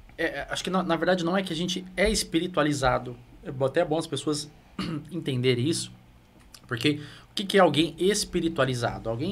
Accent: Mauá, São Paulo, Brazil; now in Itanhaém, Brazil; Então, eu sou de Mauá, nascido e criado lá. Agora eu tô aqui. Tô aqui em Itanhaém.

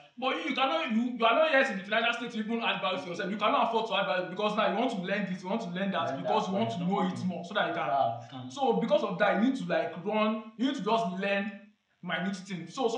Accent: Nigeria; But as a Nigerian that we are, we will adapt, because we've already seen that our protest might not get to anything.

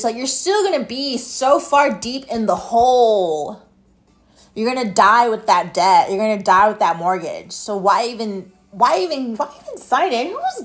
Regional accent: Phoenix, Arizona, United States; I'm from Phoenix and 80 degrees is cold to me

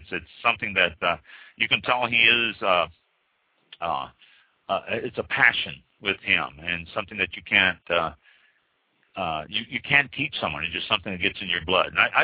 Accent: Missouri, United States; I was born and raised in Missouri.

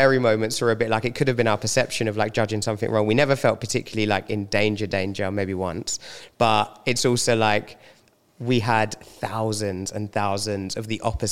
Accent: London, United Kingdom; I mean, I grew up in London, so I used to see boats a lot, like at Camden or in East London.

